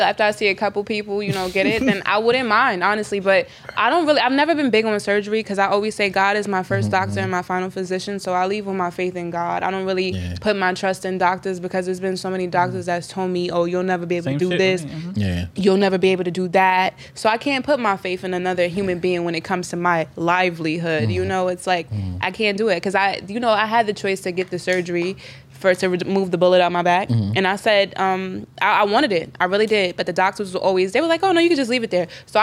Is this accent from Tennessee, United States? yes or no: no; South Jamaica, New York, United States; I'm from South Jamaica. Like, anybody that knows, like, it gets really treacherous out there.